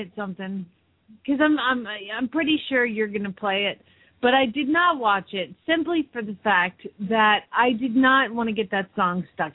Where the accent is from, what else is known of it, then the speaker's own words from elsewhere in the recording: Phoenix, Arizona, United States; from Phoenix, Arizona